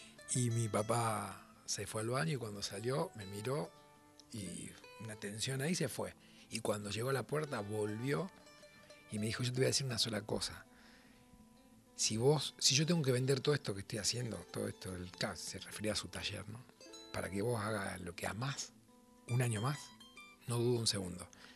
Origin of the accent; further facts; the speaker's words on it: Rosario, Santa Fe, Argentina; yo soy de la zona sur de la ciudad de Rosario, que no es lo mismo que ser de Rosario. De la periferia, de los barrios